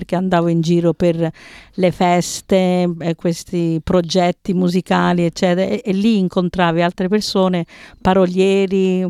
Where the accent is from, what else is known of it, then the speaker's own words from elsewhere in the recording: Oakleigh, Victoria, Australia; Italian is a second language; io ho studiato l'italiano prima di tutto a una scuola quando ero piccola a Oakley, che lo facevo una volta alla settimana, poi nella scuola secondaria di Oakley, poi all'Università di Melbourne